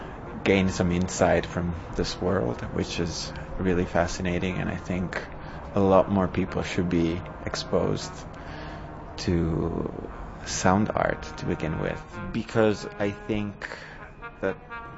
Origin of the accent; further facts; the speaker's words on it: Italy; from Italy.